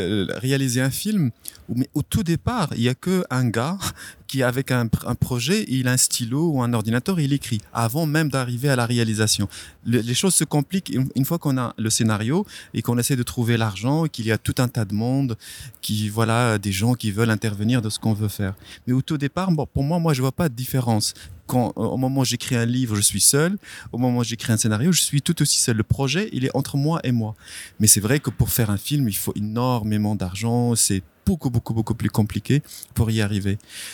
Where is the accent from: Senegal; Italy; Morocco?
Morocco; alors que j'ai encore peur quand je vais chez moi au Maroc